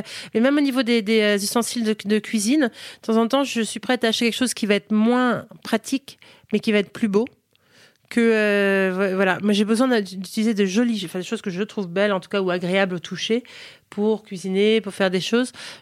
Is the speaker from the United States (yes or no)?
yes; United States; first language fr; j'ai grandi aux États-Unis, mais on est resté une maison française à la maison, vraiment, et on revenait tous les étés.